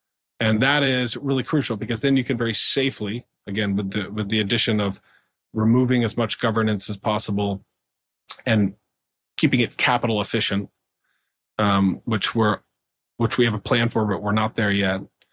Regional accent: North Carolina, United States; I remember he was from North Carolina, actually, because I grew up in North Carolina.

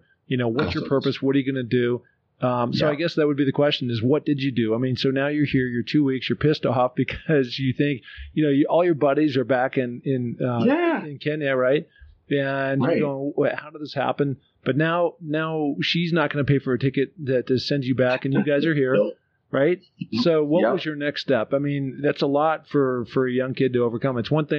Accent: Seattle, Washington, United States; Seattle, in my hometown.

